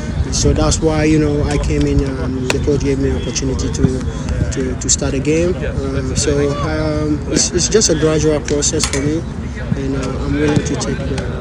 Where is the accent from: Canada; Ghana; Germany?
Ghana; So I look up to a lot of players, but as a Ghanaian, I think I was looking up to ACN that time when he was playing Lyon and he came to Chelsea.